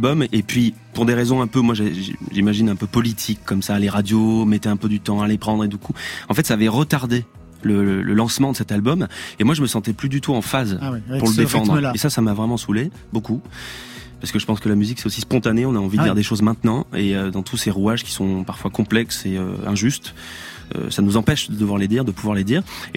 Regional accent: Auvergne-Rhône-Alpes, France; Bon, moi je viens d'Ardèche, mais je crois que maintenant tout le monde le sait à peu près.

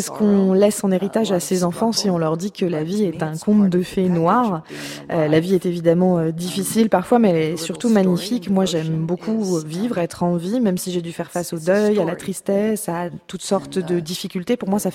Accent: United States; vivre aujourd'hui aux États-Unis en tant qu'Américaine

